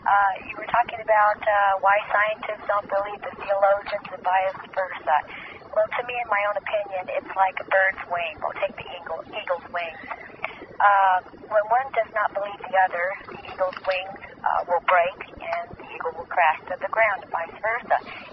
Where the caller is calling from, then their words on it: Wisconsin, United States; I am from Cross, Wisconsin.